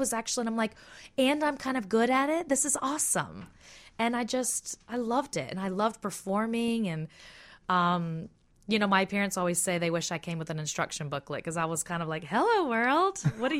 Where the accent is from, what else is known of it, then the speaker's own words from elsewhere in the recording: Gulf Breeze, Florida, United States; I'm from Pensacola, Florida. Well, Gulf Breeze, Florida. It's a small town next to Pensacola.